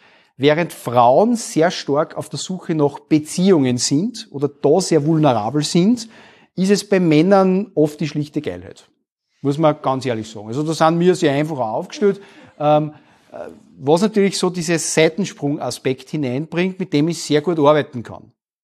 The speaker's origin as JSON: {"language": "German", "country": "Austria", "said": "bei uns in Österreich"}